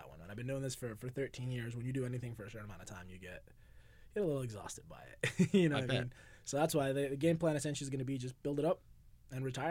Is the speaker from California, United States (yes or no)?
yes; Los Angeles, California, United States; I'm born and raised in LA, man.